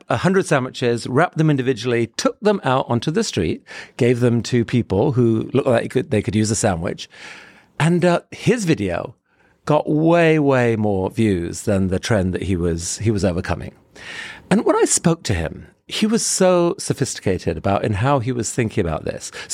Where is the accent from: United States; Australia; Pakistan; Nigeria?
Pakistan; also born or lived in India / Afghanistan / United Kingdom; I was born in Pakistan, missionary parents, grew up early years, Pakistan, India, Afghanistan, went to a global school with kids from 30 countries, loved it. But eventually, a few years later, ended up in UK as a journalist